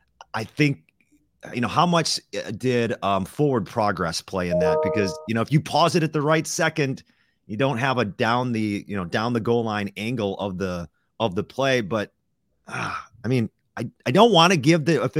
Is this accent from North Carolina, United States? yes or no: no; Madison, Wisconsin, United States; I'm from Madison. We're from the state.